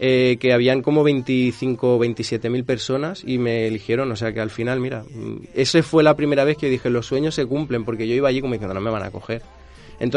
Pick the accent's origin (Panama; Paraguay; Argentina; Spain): Spain; Sant Boi de Llobregat, Catalonia; yo me siento un samboyano de toda la vida y de corazón, siempre allá donde voy, nunca digo soy de Barcelona, digo soy de San Boi